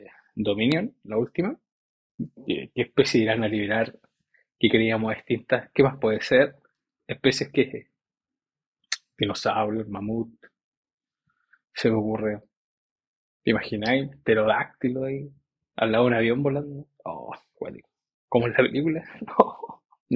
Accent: Chile; en la región de los ríos, en mi país, Chile

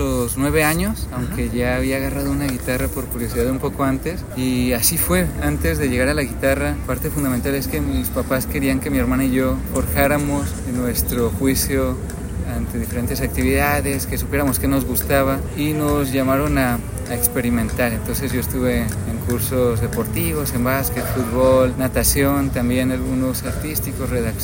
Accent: Guanajuato, Mexico; de que nos escuchen los guanajuatenses, que me encanta estar de nuevo en mi tierra.

